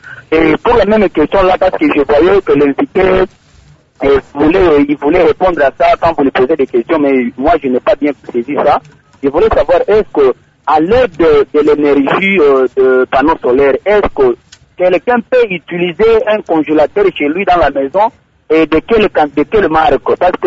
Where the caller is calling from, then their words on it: Kindu, Maniema, DR Congo; étant donné que chez nous à Kindu, le courant nous fait défaut chaque fois